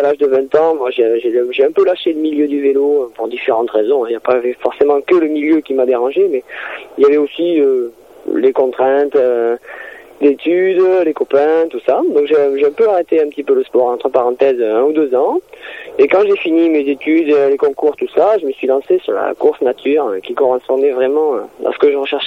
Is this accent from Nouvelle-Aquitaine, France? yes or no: yes; Pau, Nouvelle-Aquitaine, France; donc je suis natif de Pau, je suis un Béarnais à la base.